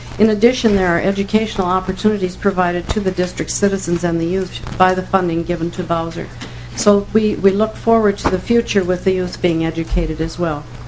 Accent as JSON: {"language": "English", "town": "Olivia", "region": "Minnesota", "country": "United States", "said": "I am from Rendell County, Minnesota, the county seat of Olivia, Minnesota."}